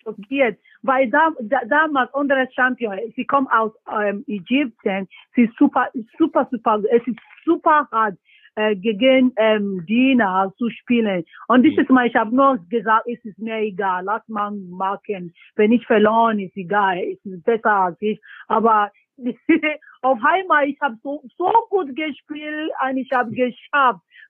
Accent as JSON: {"language": "German", "country": "Nigeria", "second_language": "German", "said": "Ja, bei uns in Nigeria, es gibt so viele Talente, ne? Aber jedes Mal, wenn ich nach Nigeria gehe, ich sehe so viele junge Leute"}